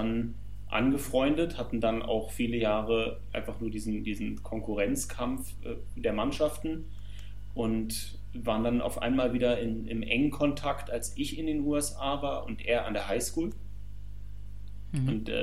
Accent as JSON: {"language": "German", "region": "Berlin", "country": "Germany", "said": "Nein, ich bin Berliner. Ich bin Charlottenburger."}